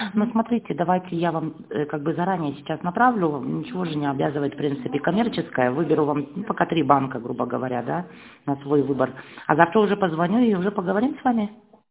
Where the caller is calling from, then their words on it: Irkutsk, Irkutsk Oblast, Russia; Нет, мы из Иркутска звоним.